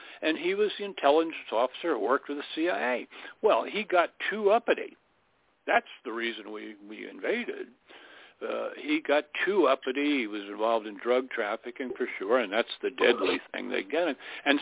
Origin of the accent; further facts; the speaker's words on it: Florida, United States; they put him in a prison in Cutler Ridge, near where I was raised in Florida, you know, in this federal prison they cranked up near where I lived.